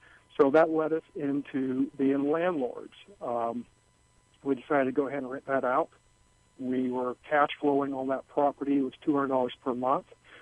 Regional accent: Florida, United States; I'm from Florida, and I had an opportunity where I went out to Portland, Oregon

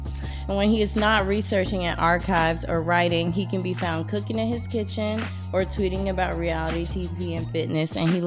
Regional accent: the South, United States; My background is all about soul food. I'm from the South

